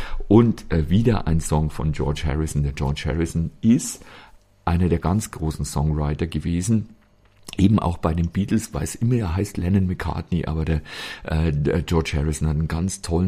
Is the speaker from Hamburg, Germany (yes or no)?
no; Bavaria, Germany; Gemüsepfanne, Grünkohl gibt es bei uns in Bayern ganz wenig